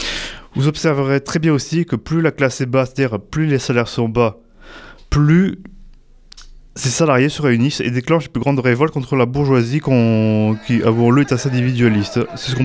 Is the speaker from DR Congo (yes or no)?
no; France; Chez nous, en France, il y a quand même quelques preuves